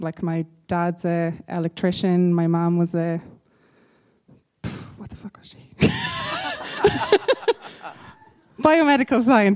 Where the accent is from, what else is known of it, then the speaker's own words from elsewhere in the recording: Dundalk, County Louth, Ireland; I'm from a town called Dundalk in a county called Louth in the northeast of Ireland, which none of you have probably heard of. It's incredibly small. There's nothing really there.